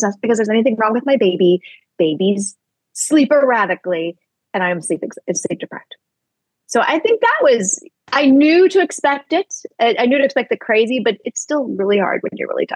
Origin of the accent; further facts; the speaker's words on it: Tennessee, United States; now in Atlanta, United States; I mean, I'm in Atlanta. I grew up in Tennessee.